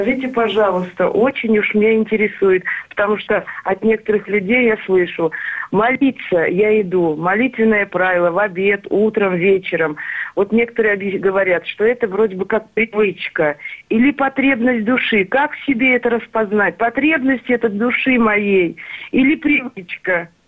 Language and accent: Russian; Moscow, Russia; Здравствуйте … из Москвы.